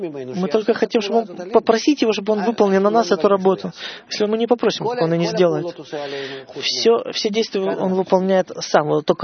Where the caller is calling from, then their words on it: Jerusalem, Jerusalem District, Israel; я из Иерусалима.